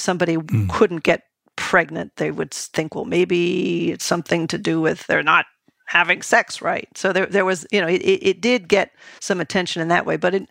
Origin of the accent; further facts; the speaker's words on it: New England, United States; when I was growing up in New England, bonk was a term we used.